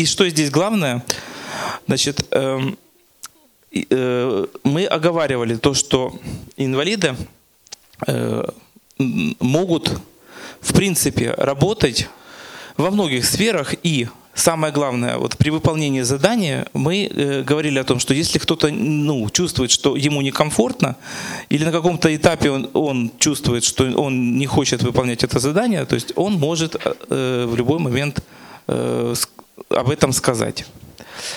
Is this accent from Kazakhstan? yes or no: no; Simferopol, Crimea, Ukraine; Я из Симферополя.